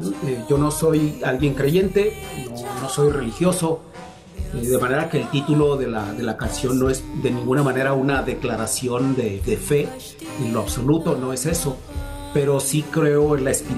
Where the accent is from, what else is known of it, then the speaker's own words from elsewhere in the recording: Chihuahua, Mexico; sobre todo porque soy de Chihuahua y en el norte, todavía más en aquel entonces, estaba muy permeado por la cultura norteamericana